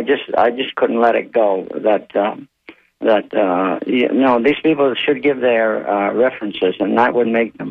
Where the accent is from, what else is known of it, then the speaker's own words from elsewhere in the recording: Largo, Florida, United States; Yeah, I'm normally from Largo, but I'm calling from San Francisco.